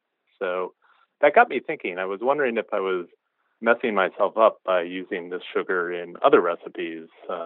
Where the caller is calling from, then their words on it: Fairfax, Virginia, United States; I'm calling from Fairfax, Virginia.